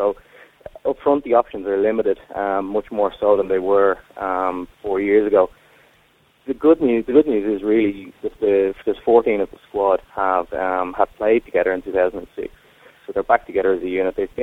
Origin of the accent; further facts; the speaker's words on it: Perth, Western Australia, Australia; moved away; I was born in Perth originally to Irish parents, and I grew up there, and I've since moved back out. So, dual citizen.